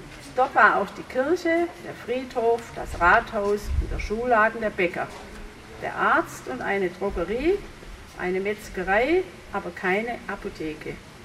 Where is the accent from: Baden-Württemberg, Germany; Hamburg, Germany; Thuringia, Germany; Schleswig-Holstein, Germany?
Baden-Württemberg, Germany; Sontheim; born there; Also ich bin auf der Schwäbischen Alb geboren, in dem Sontheimer Dorf.